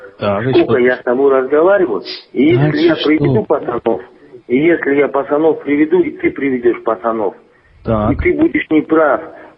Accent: Dushanbe, Tajikistan; Я сам родом со Средней Азии, из города Душанбе.

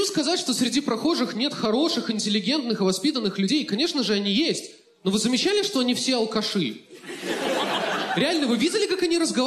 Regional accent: Belarus; now in Moscow, Russia; я белорус, живу, работаю в Москве.

